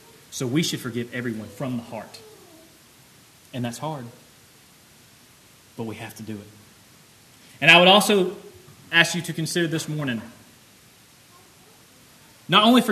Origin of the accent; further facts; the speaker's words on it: the South, United States; I'm from the South. We have to relate everything to football.